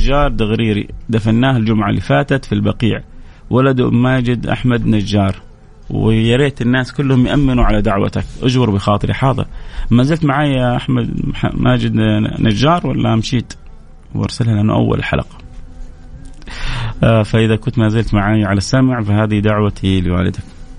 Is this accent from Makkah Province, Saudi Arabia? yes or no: yes; Taif, Makkah Province, Saudi Arabia; أمطرت عندنا في الطائف